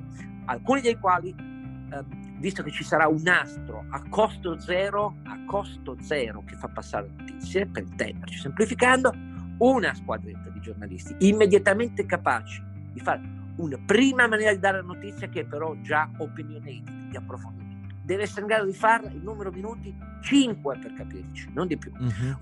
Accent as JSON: {"language": "Italian", "town": "Turin", "region": "Piedmont", "country": "Italy", "tie": "born or raised there", "said": "Io sono cresciuto di fronte a Mirafiori, dove lavoravano 70.000 persone"}